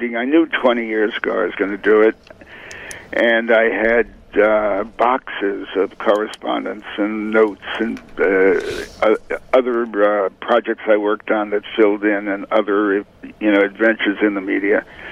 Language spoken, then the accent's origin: English; Hartford, Connecticut, United States; also born or lived in New Haven; I was born in New Haven, raised largely in Hartford.